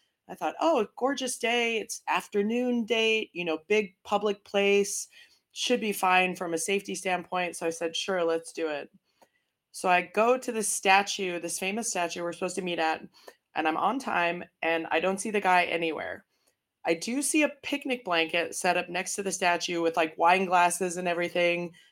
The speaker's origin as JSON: {"language": "English", "country": "United States", "tie": "born or raised there", "lives_now": "Amsterdam, Netherlands", "said": "So I'm calling in from Amsterdam, but I am American. Amsterdam-based, American, born and bred."}